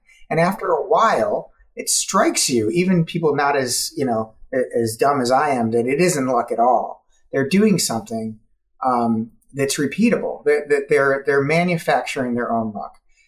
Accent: Illinois, United States; So I grew up in just outside Chicago in Illinois.

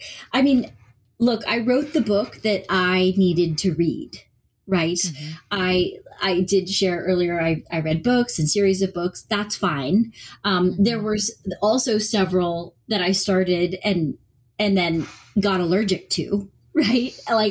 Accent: Michigan, United States; now in Bay Area, United States; I grew up in Michigan, but I've lived in the Bay Area for the last 25 years.

